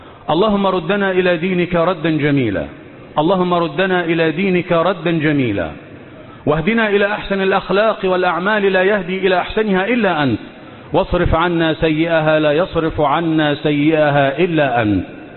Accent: Egypt; اللهم احفظ بلادنا مصر من كل مكروه وسوء

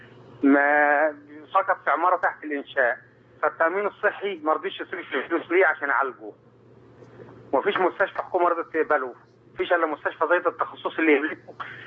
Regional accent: Beni Suef, Beni Suef Governorate, Egypt; أنا من بني سويف

